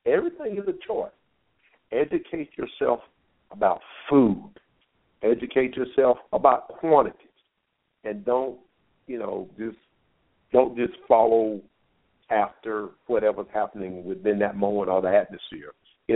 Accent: Southern United States, United States; Listen, I'm from the South. I know what happens in the kitchen, particularly when it comes to in the soul food kitchen.

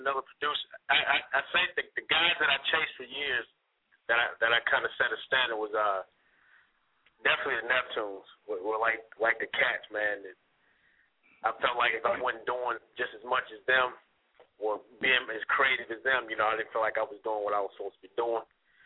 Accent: Illinois, United States; now in Minneapolis, United States; Yeah, I'm originally from Illinois

